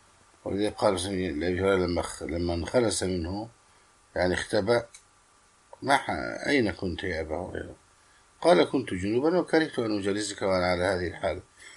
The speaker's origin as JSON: {"language": "Arabic", "country": "Egypt", "said": "حتى الأزهر عندنا في مصر حكم عليهم بالكفر"}